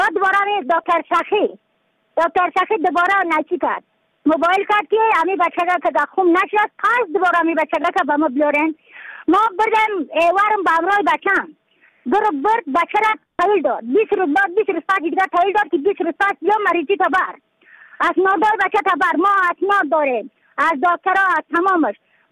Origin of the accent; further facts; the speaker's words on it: Badakhshan, Afghanistan; از بدخشان هستم، مرکز بدخشان ولسوالی اکل پایان.